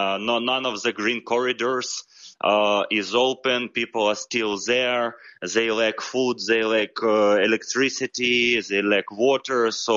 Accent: Zaporizhzhia, Zaporizhzhia Oblast, Ukraine; For sure, I am from Zaporizhia. It's a city not so far from that part of the country.

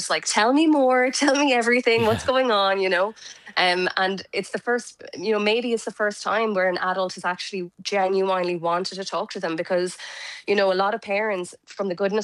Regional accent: Tipperary, Munster, Ireland; I'm from Tipperary and I didn't know about it.

